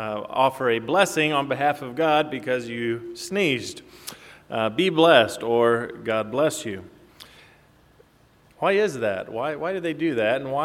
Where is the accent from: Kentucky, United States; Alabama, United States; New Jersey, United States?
Kentucky, United States; Paducah; now in Kansas, United States; When growing up in Paducah, Kentucky, it wasn't a rarity to have somebody just, well, you have a blessed day.